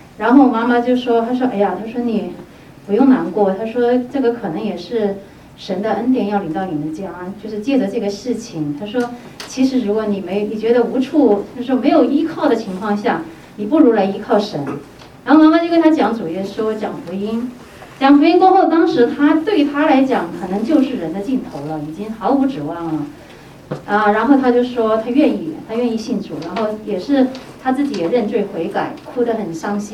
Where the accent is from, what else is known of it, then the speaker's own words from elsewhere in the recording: Yunyang, Chongqing, China; 就在县城的一个医院，在云阳，就是我们老家